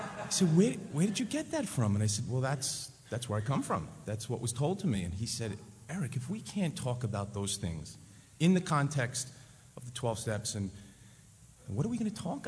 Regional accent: New York, United States; because I'm from New York

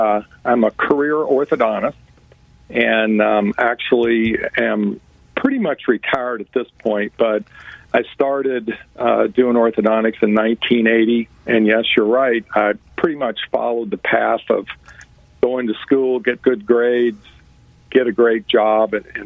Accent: Louisville, Kentucky, United States; I'm from Louisville, Kentucky

